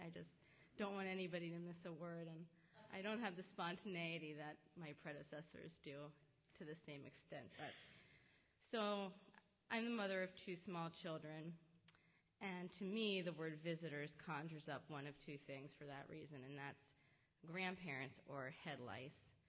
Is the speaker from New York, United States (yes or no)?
yes; New York, United States; accent: New York; And so I also regress back into my New York accent, which by now has been somewhat schooled out of me